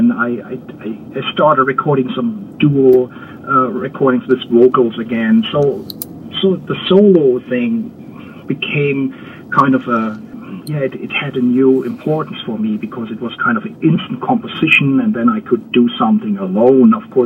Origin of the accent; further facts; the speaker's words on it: Rhineland-Palatinate, Germany; growing up in Germany, where I am right now, Rhineland-Palatinate, there was a lot of music around